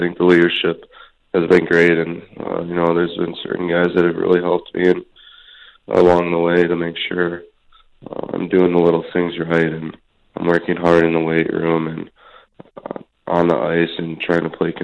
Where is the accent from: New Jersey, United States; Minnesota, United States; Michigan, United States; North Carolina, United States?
Minnesota, United States; Marian Gaborik was the star I looked up to when I was growing up in Minnesota